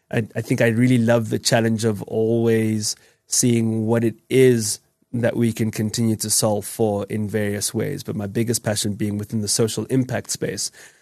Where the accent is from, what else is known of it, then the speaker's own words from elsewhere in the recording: Soweto, Gauteng, South Africa; I think of all my friends who I grew up with in Soweto